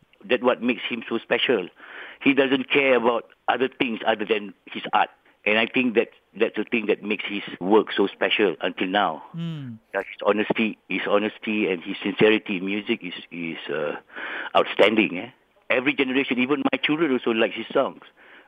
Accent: Malaysia; the songs that portray us as Malaysian

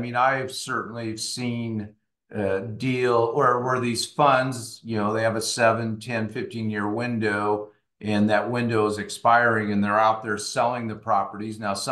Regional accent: Pacific Northwest, United States; I am from the Pacific Northwest, and, you know, you have the permanent crops out there, the apple orchards, the vineyards and so on.

